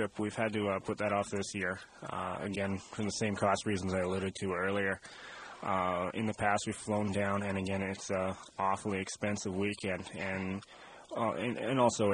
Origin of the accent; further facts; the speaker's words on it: Canada; I'm from Canada, and that speaks right to my very soul playing outside.